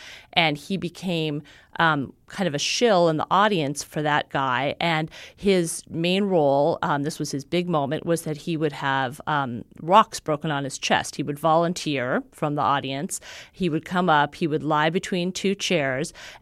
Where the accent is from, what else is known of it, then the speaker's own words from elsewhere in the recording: Los Angeles, California, United States; I really didn't understand this growing up in Los Angeles.